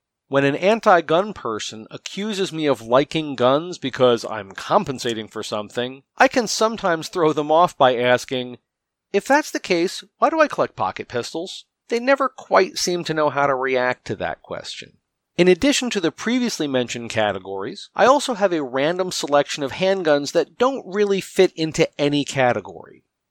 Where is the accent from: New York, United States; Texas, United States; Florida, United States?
New York, United States; Manhattan; As I've mentioned, I grew up in Manhattan, where legally owned firearms are pretty scarce.